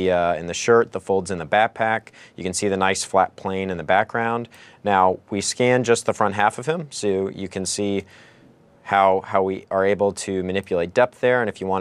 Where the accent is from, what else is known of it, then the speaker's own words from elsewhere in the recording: Texas, United States; I'm a Texan, so I understand.